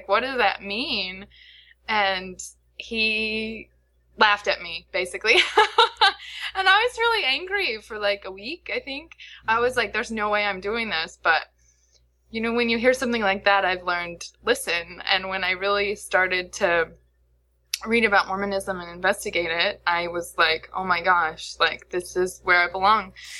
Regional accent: Fresno, California, United States; also born or lived in Evanston, United States / Princeton, United States; I grew up in Fresno, California. Okay. I lived other places. I then left Fresno to, I got a scholarship to go to Northwestern University. And then from there, I'm actually finishing a PhD at Princeton right now.

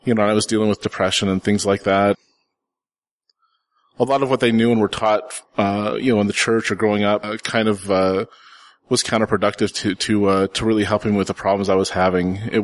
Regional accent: Salt Lake City, Utah, United States; I grew up here in Salt Lake.

